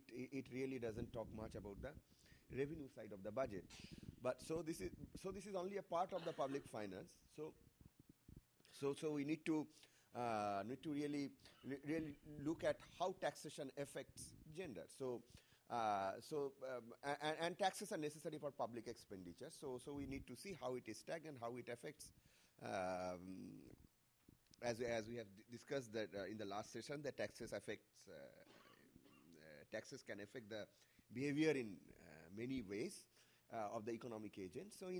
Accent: India; And I am from India, and there are five other countries.

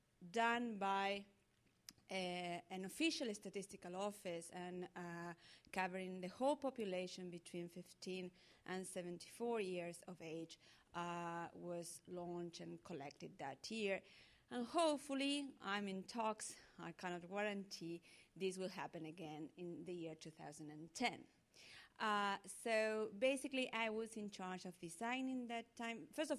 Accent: Argentina; I'm an economist from Argentina, feminist economist, I should say.

